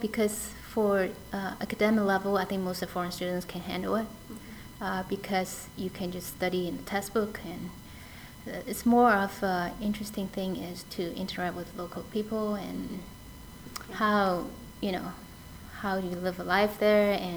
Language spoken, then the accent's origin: English; Hong Kong; moved away as an adult; also born or lived in Shanghai; now in New York, United States; I was originally from Hong Kong, which was a British colony many years ago, but now is considered part of China.